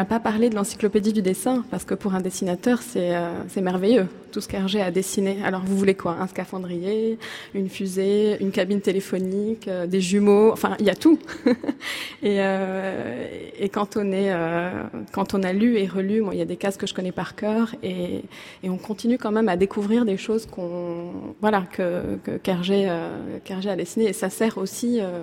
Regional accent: Beirut, Beirut Governorate, Lebanon; Donc j'ai grandi à Beyrouth

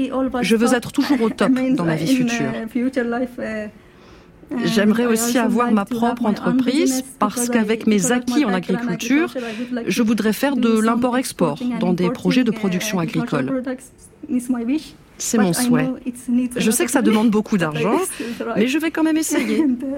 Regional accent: Afghanistan; French is a second language; Je viens d'Afghanistan.

